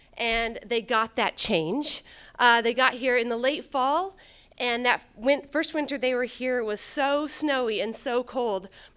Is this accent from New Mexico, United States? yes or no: no; Talkeetna, Alaska, United States; Plus, I'm from Talkeetna, so I get a pass, right?